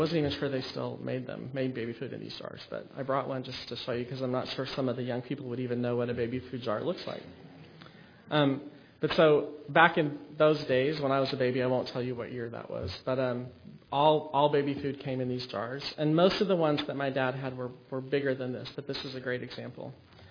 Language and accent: English; Albuquerque, New Mexico, United States; the house where I grew up in Albuquerque.